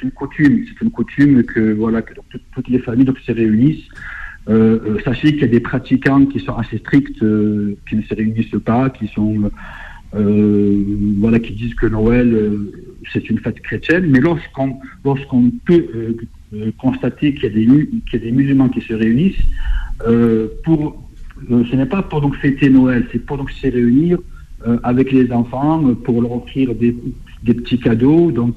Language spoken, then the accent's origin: French; Marseille, Provence-Alpes-Côte d'Azur, France; born there; Donc pour nous les musulmans, depuis donc tant d'années, moi je suis né ici sur Marseille, dans cette belle cité phocéenne.